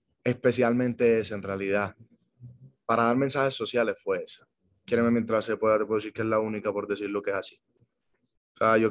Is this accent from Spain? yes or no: no; Colombia; moved away; yo soy colombiano, puede que no viva allá, pero es momentáneo, yo estoy fuera de Colombia por mi trabajo. O sea, mi familia, mi vida, mis amigos, todo, yo lo tengo en Colombia